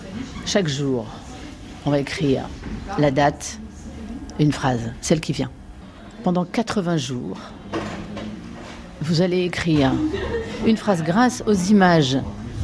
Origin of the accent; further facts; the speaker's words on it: France; born there; now in Paris, France; je ne suis pas parisienne, je suis née dans le Perche. Alors je pourrais faire un perchisme. Donc moi, je fais peut-être du parisianisme parce que j'habite à Paris.